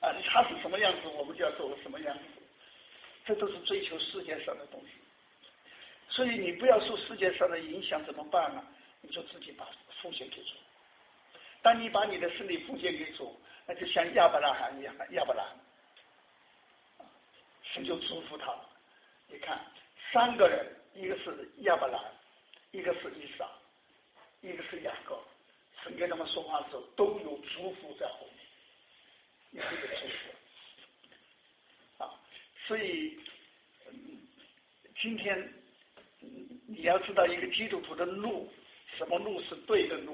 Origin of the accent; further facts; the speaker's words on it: Sichuan, China; 第二个是我是四川人，四川同乡会给我的